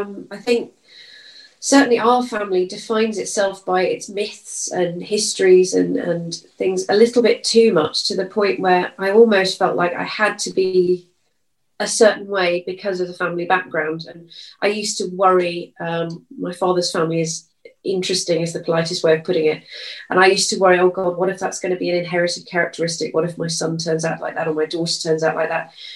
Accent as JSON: {"language": "English", "town": "Bristol", "region": "South West England", "country": "United Kingdom", "tie": "born there", "said": "I was born in Bristol"}